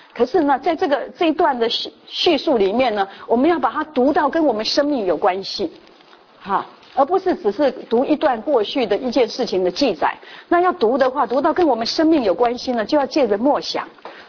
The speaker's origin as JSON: {"language": "Chinese", "country": "Taiwan", "said": "就譬如说我们从台湾来的人"}